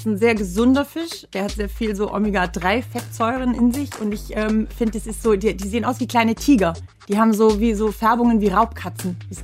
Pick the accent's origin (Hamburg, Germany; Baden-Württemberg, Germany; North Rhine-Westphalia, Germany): Baden-Württemberg, Germany; Bad Waldsee; Ich komme aus Bad Waldsee, genau. Ich bin geboren in Ravensburg. Das liegt ein paar Kilometer entfernt, weil es in Bad Waldsee keine Geburtsklinik gab.